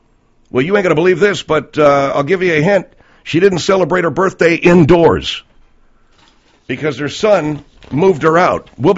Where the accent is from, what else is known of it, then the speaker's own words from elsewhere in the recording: Pasadena, California, United States; You know, I grew up in Pasadena, and every fucking New Year's there's grandstands, man.